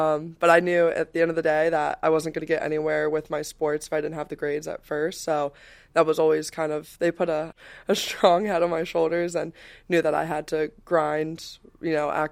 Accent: Baltimore, Maryland, United States; So I'm from Baltimore, Maryland, and I have a brother and a sister, and then my two parents, and then I'm the youngest.

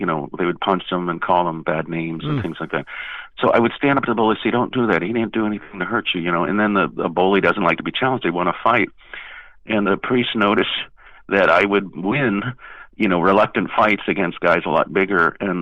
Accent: Pittsburgh, Pennsylvania, United States; Yes, Bruce, I was born and raised in Pittsburgh. I was the oldest of five children.

